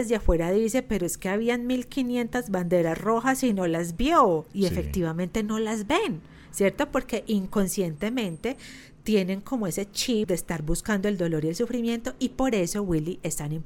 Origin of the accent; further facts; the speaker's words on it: Colombia; yo lo celebro en septiembre porque yo soy